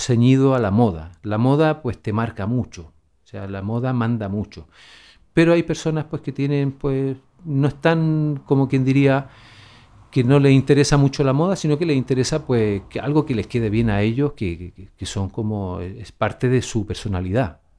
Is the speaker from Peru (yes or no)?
no; Chile; also born or lived in Sweden; now in Spain; Yo voy a volver a mi tierra, al final, a Chile.